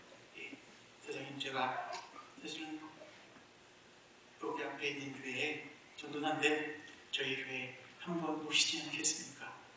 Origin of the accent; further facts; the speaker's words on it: Suwon, Gyeonggi Province, South Korea; 저는 수원에서 나고 자랐습니다. 대전에 아는 사람이 아무도 없습니다.